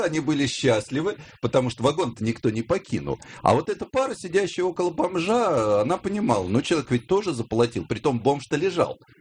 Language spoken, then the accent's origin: Russian; Moscow, Russia; я как любой москвич.